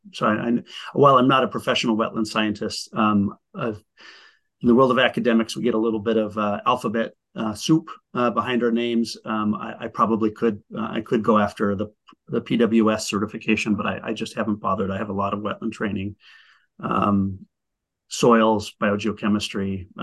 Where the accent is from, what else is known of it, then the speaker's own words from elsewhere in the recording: Pacific Northwest, United States; I'm actually from the Northwest originally